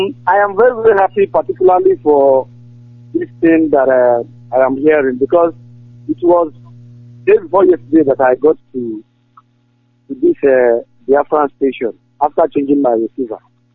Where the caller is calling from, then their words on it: Zinder, Zinder Region, Niger; I'm calling from Niger Republic.